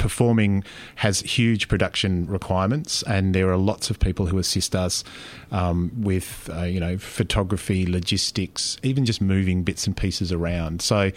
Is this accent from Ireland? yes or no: no; Perth, Western Australia, Australia; I'm from Perth.